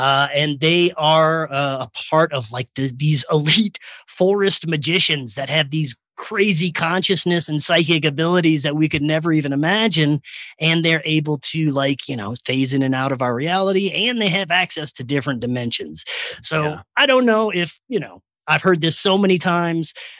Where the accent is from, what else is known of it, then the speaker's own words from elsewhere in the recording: Louisiana, United States; He is from Louisiana, from my home state